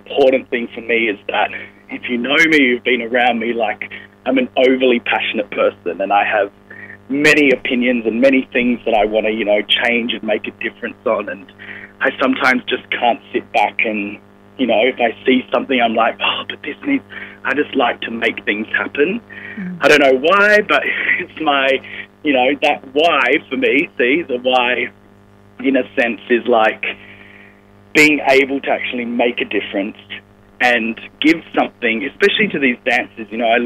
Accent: Perth, Western Australia, Australia; moved away as an adult; now in Sydney, Australia; I grew up in Perth and then owned a dance studio at 17. And then at 21, I decided to make the big move to Sydney.

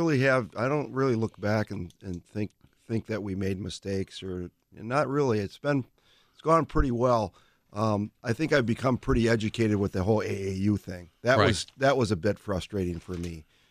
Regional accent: Fond du Lac, Wisconsin, United States; In Fond du Lac.

